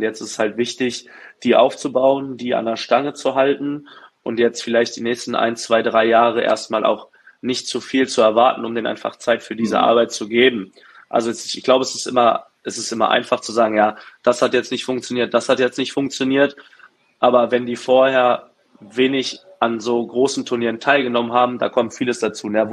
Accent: Berlin, Germany; Dann 2018 der Weltcup in Berlin, in meiner Heimat.

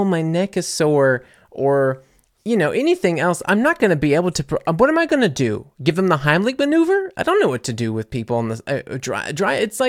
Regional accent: Louisiana, United States; now in Germany; I was getting my German driver's license, and I had this whole journey, because first off, I'm coming from Louisiana

